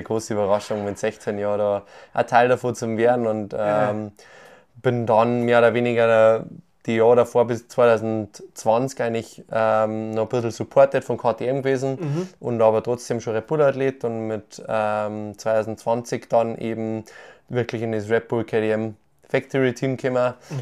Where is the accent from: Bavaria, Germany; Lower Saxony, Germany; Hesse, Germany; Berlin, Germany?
Bavaria, Germany; Also ich glaube, ich bin viele Leute in Deutschland denken eigentlich, dass ich Österreicher bin, wegen meinem Dialekt. Aber ich sage nur, nein, nein, nein, nein, ich bin schon auf der bayerischen Seite.